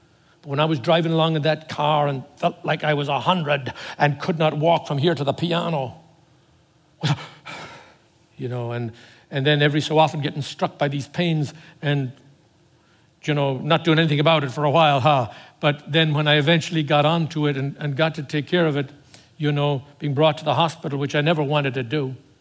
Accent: Tipperary, Munster, Ireland; I always remember my hometown of Tipperary

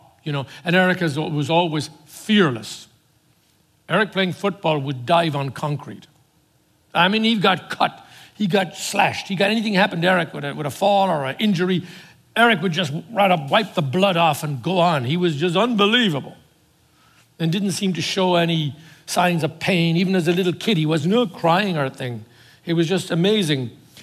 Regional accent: Tipperary, Munster, Ireland; I always remember my hometown of Tipperary

